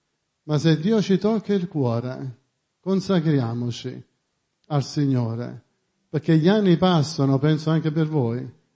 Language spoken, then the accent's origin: Italian; Brescia, Lombardy, Italy; come sentite dall'accento vengo da Brescia.